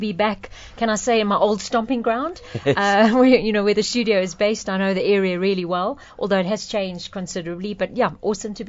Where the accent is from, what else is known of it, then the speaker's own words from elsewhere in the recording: Benoni, Gauteng, South Africa; so I'm proud to say I'm from Benoni.